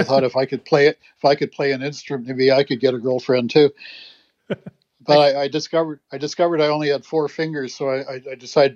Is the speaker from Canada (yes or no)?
yes; Saskatchewan, Canada; born there; I'm a Canadian, born in Saskatchewan. In 1970, I guess I was 21 years old.